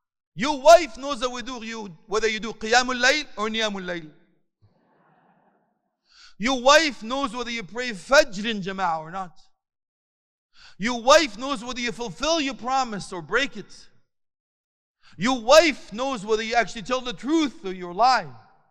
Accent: Canada; I'm sorry, I come from Canada.

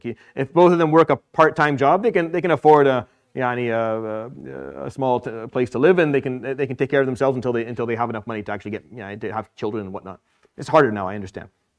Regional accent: Syria; because I grew up in Syria where the only reason a guy was not married is because he still hadn't finished his army time.

